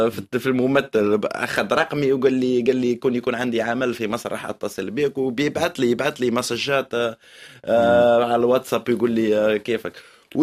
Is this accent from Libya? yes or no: no; Algeria; moved away as an adult; now in France; وانا لهنا اتكلم على الاكسبيريونس تاعي هنا كجزائري جا لفرنسا تا واحد كبر في البلاد وكيفاش كي جا لفرنسا